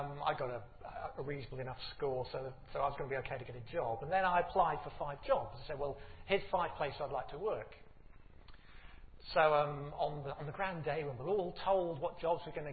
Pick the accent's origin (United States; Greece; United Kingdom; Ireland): United Kingdom; I mean, we're British, I'm going to say.